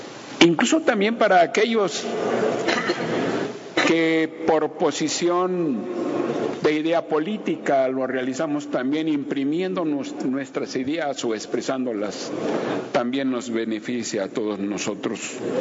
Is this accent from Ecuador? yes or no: no; Querétaro, Mexico; a unos cuantos días que se había promulgado nuestra Constitución allá en mi tierra natal, en Querétaro